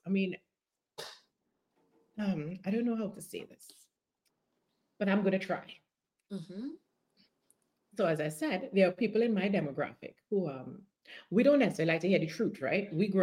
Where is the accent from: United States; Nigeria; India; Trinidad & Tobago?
Trinidad & Tobago; I grew up in Trinidad and Tobago.